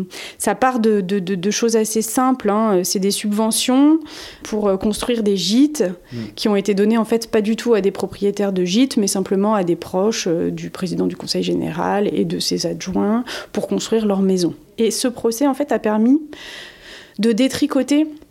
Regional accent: France; surtout chez nous, en France, aujourd'hui.

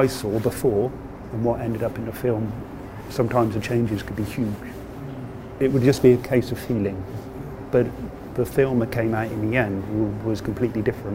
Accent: United Kingdom; I am a British animator. But mostly been working on European films for the last 10, 15 years maybe. Travelling around quite a lot, different countries.

